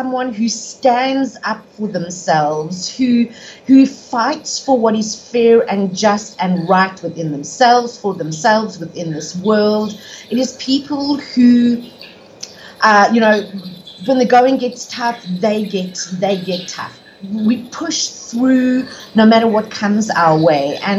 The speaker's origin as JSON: {"language": "English", "town": "Krugersdorp", "region": "Gauteng", "country": "South Africa", "tie": "born or raised there", "said": "I'm based in Johannesburg, South Africa. I was born in Krugersdorp, so I've basically been in South Africa all of my life, been running around on this planet for 50 years."}